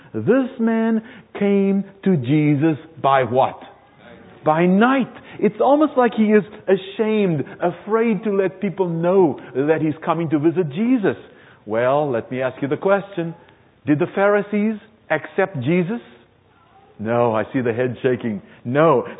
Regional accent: South Africa; By the way, I was raised in the Republic of South Africa

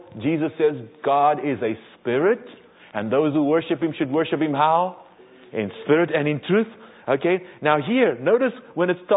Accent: South Africa; I come from South Africa, so I think of Africa because there they also worship images.

